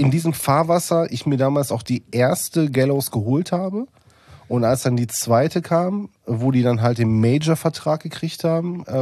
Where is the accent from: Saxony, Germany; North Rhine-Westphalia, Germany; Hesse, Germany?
North Rhine-Westphalia, Germany; ich komme aus dem Pott